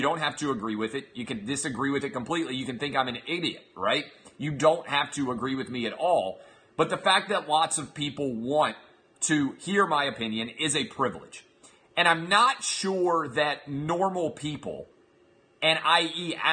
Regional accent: Nashville, Tennessee, United States; It is called the Downtown Sporting Club in Nashville, Tennessee, my hometown, on the Thursday of the NFL draft.

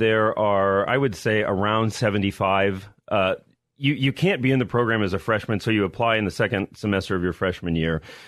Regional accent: Michigan, United States; I was born in Michigan and grew up in Michigan, but all my family is from Ohio on both sides.

